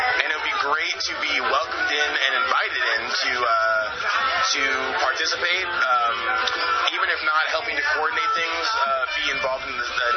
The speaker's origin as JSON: {"language": "English", "town": "Santa Cruz", "region": "California", "country": "United States", "tie": "born or raised there", "said": "I was born and raised in Santa Cruz. I was born over on Frederick Street, the old Dominican, and then grew up from 32nd Avenue out to Aptos, over to Paso Tiempo, and then back down into Midtown."}